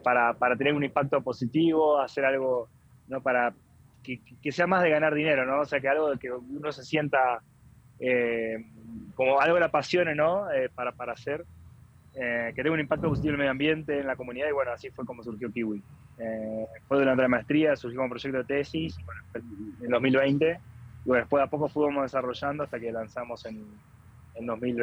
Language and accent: Spanish; Concordia, Entre Ríos, Argentina; moved away as an adult; also born or lived in Buenos Aires; now in Mexico; Yo soy de Concordia, me seguí. Así que sí, de Concordia, pero bueno, viví sí toda mi vida, hasta después bueno me mudé a Buenos Aires justamente un poco por el trabajo y hacer la maestría y bueno, ahora estoy viviendo en México hace un año y medio